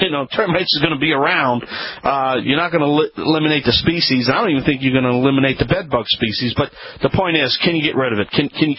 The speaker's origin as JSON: {"language": "English", "town": "New Orleans", "region": "Louisiana", "country": "United States", "said": "I am from New Orleans"}